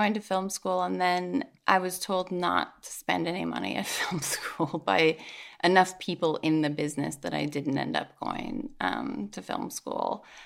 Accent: Edmonton, Alberta, Canada; also born or lived in Vancouver / Victoria / Calgary; now in Los Angeles, United States; I grew up in Edmonton in Canada, 19 years. Vancouver, Victoria, 3 years. Calgary, 12 years. And now LA, 12 years.

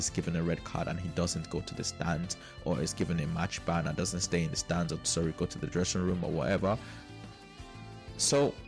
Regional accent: Nigeria; I am Nigerian

